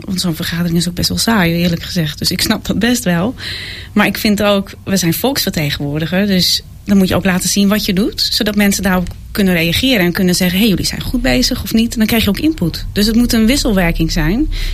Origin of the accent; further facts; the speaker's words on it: Friesland, Netherlands; Want ik ben echt een Noorderling. En ik merk ook wel, als ik nu in Den Haag kom, want ik kom er wel regelmatig, als ze horen je komt uit Friesland, dan is het gelijk al ver weg